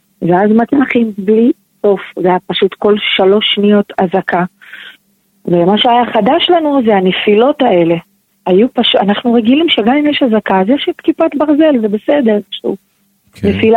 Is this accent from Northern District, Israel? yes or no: no; Ashkelon, Southern District, Israel; אנחנו מאשקלון.